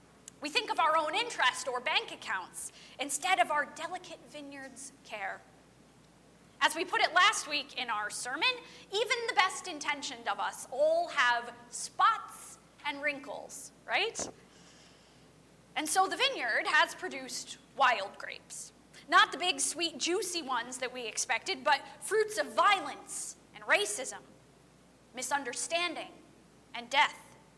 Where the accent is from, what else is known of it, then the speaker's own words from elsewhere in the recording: Ohio, United States; also born or lived in California; But where I grew up back in Ohio, you can't grow grapes.